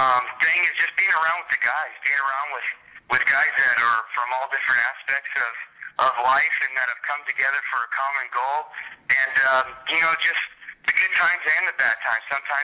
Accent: Kansas, United States; Well, I grew up in Kansas, and, I was a big basketball player and enjoyed playing basketball.

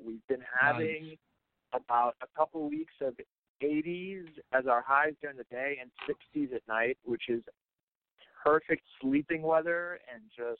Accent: New York, United States; Whereas I remember living in New York, and I grew up in New York, and it was like hot summer nights.

